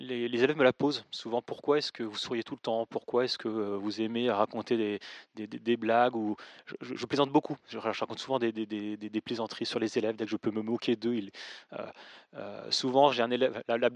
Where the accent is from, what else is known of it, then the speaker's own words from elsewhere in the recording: Paris, Île-de-France, France; now in Lyon, France; Donc moi, je suis parisien d'origine